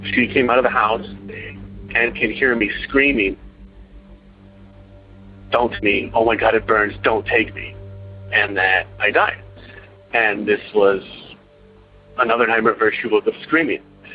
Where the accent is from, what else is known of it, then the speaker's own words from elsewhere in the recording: Irvine, California, United States; I'm from Irvine, California.